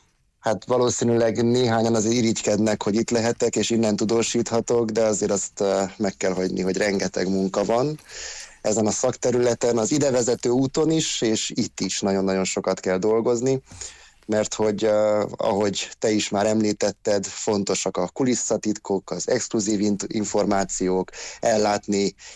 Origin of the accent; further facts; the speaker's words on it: Miercurea Ciuc, Harghita, Romania; moved away as an adult; also born or lived in Vienna, Austria; Értem a kérdést, én egyébként csíkszeredai vagyok, Csíkszeredából kerültem a közmédiába